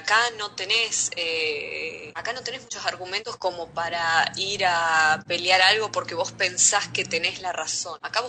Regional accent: Argentina; now in Dubai, United Arab Emirates; Soy la primera argentina en estar dentro de un consejo o asociación emiratí en los Emiratos Árabes.

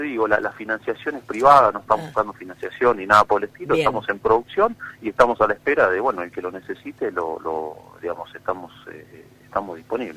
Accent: Santa Fe, Argentina; No puedo regresar a la ciudad donde resido actualmente, entonces me volví a mi ciudad natal, que es La Rosa, Santa Fe

